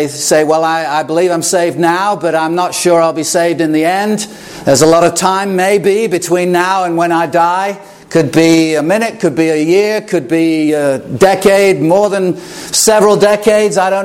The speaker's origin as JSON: {"language": "English", "region": "England", "country": "United Kingdom", "tie": "born or raised there", "said": "I grew up in England, as many of you know"}